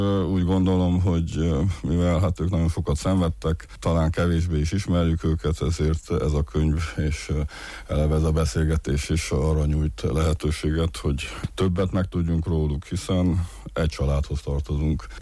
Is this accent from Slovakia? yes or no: no; Transylvania, Romania; Valóban egyrészt kisebbséget alkotunk, mint erdélyi magyarok, én magam papgyerek is vagyok